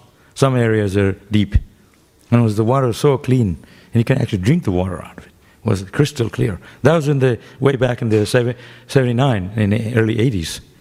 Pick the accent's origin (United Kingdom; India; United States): India; Vrindavan, Uttar Pradesh; I grew up also in Vrindavan.